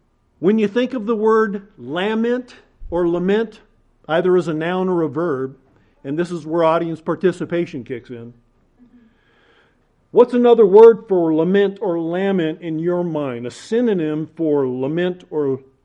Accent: Bakersfield, California, United States; Okay, I'm from Bakersfield. I like everything John Wayne.

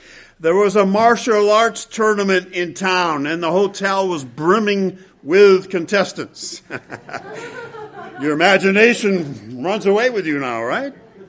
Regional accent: Grand Rapids, Michigan, United States; One of my high school buddies had lived on the outskirts of my hometown, Grand Rapids, Michigan

